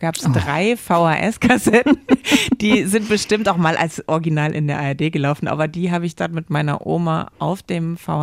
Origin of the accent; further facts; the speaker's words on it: West Germany, Germany; die West-Variante kannte ich als Wessi gar nicht.